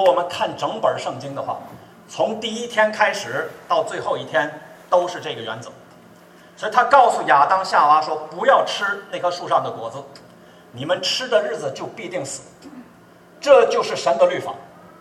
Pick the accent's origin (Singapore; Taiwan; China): China; Tianjin; 我是中国大陆来的，我是天津人，可能有我老乡。我是1999年5月份信主，1998年开始接触信仰，1999年5月份信主